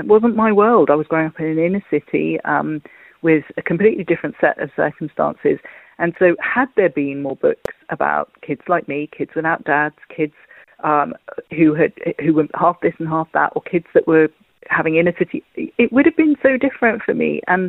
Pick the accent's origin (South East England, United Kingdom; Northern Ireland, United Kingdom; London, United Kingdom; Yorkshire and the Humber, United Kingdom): London, United Kingdom; I was mixed race. I'm Irish and Thai in South London